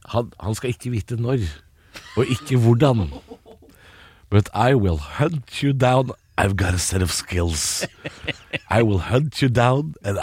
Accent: Drammen, Buskerud, Norway; Og jeg er jo fra Drammen, jeg.

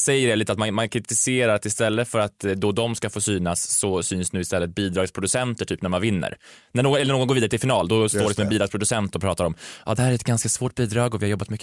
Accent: Karlstad, Värmland, Sweden; och i Karlstad där jag är ifrån

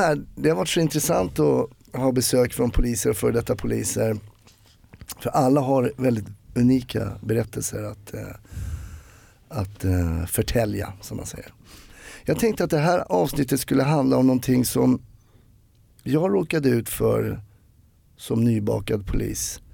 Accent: Sweden; Eftersom jag växte upp i Sverige, men jag har alltid känt av den där touchen av Tyskland.

